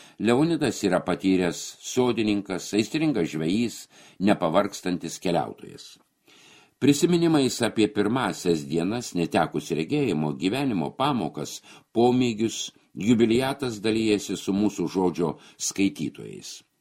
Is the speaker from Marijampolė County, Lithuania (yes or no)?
yes; Kybartai, Marijampolė County, Lithuania; Užaugau Kyvartuose, čia baigiau vidurinę mokyklą.